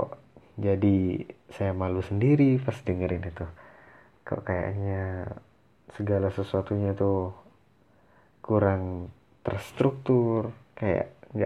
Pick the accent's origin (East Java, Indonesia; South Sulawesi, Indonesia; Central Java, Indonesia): East Java, Indonesia; Bondowoso; born there; Kalau tanah kelahiran saya, tempat kelahiran saya adalah di Kota Bondowoso. Kota Bondowoso juga terletak di Jawa Timur, masih berdekatan dengan Kota Jember.